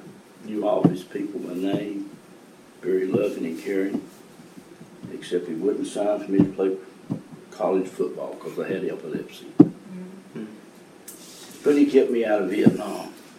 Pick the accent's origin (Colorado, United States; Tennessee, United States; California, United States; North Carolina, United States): North Carolina, United States; Elm City; also born or lived in Wilson; I am from Wilson, North Carolina. I grew up in Elm City. … they sharecropped